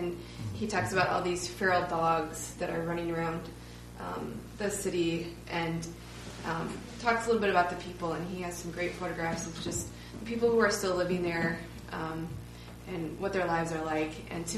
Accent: Toledo, Ohio, United States; So I'm from the Toledo, Ohio area, and close to where I live is Detroit, Michigan

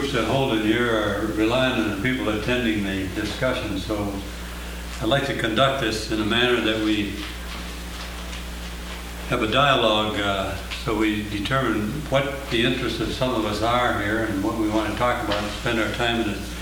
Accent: St. Paul, Minnesota, United States; I'm from St. Paul, Minnesota.

